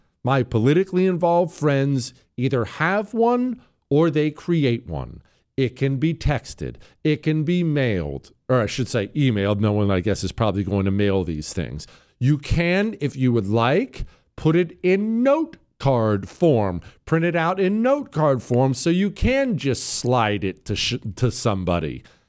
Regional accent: United States; But by the way, I still eat fast food. I'm still an American.

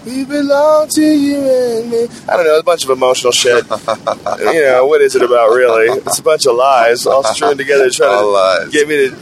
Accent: Boston, Massachusetts, United States; I grew up in Boston.

